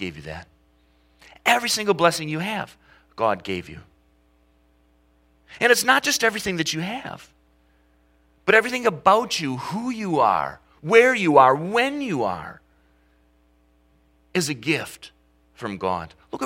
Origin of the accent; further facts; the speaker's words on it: Saginaw, Michigan, United States; born there; If I was born in Western China in 1975 instead of Saginaw, Michigan, that would be me too.